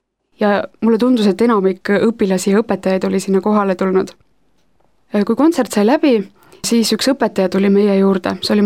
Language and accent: Estonian; Lihula, Lääne County, Estonia; kuna ma ise olen Lihula kandist pärit ja Kasari kooli lõpetanud, Kasari põhikooli, siis mul on seal kandis tuttavaid.